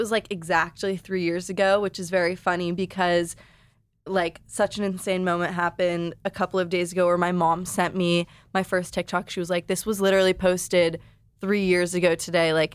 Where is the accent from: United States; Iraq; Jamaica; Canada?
United States; San Diego, California; SD Slimes, because I'm from San Diego.